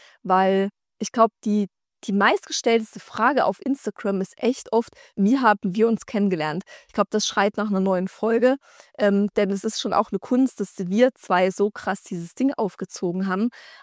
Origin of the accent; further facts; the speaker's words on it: East Germany, Germany; ich komme aus einem Dorf, aus dem Osten, ja, also das hört sich jetzt so dramatisch an, aber irgendwie, ich bin in so einem Mini-Dorf groß geworden, ja, wo die Bürgersteige, keine Ahnung, 18 Uhr hochgeklappt werden.